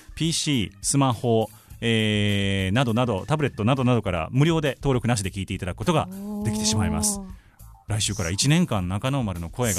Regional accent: Kobe, Hyogo, Japan; moved away as an adult; now in Tokyo, Japan; で神戸で大学まで過ごしてて、東京には大学出てからこっち来たんですけど、

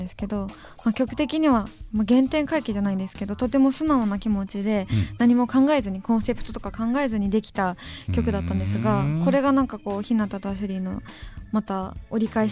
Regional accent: Utsunomiya, Tochigi, Japan; 私は宇都宮です。

